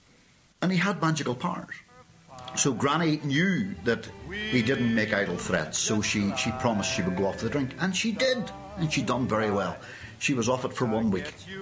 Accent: Bushmills, Northern Ireland, United Kingdom; Oh, I grew up in Bush Mills, about a mile from the site.

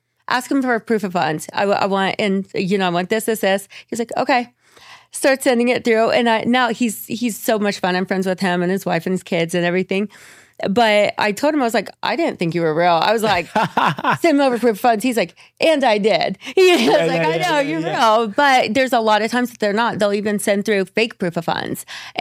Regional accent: Indiana, United States; you can be Geist Reservoir because I'm from Indiana

